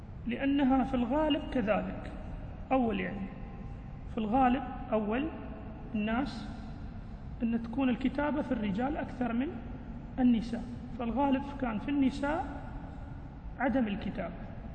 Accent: United Arab Emirates; نحن عندنا مثل نقول فلان على حطته، مثل عندنا في الإمارات فلان على حطته

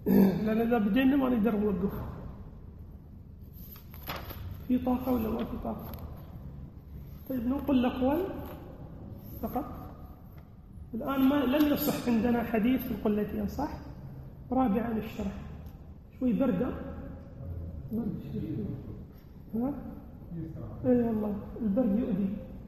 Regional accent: Upper Egypt, Egypt; حتى موجودة في مصر عندنا في الصعيد

